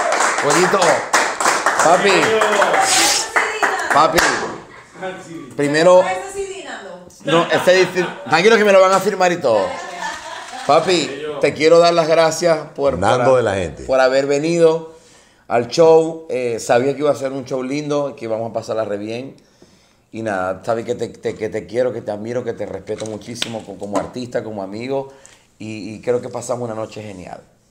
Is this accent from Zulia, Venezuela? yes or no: yes; Maracaibo, Zulia, Venezuela; de Maracaibo, Zulia, Venezuela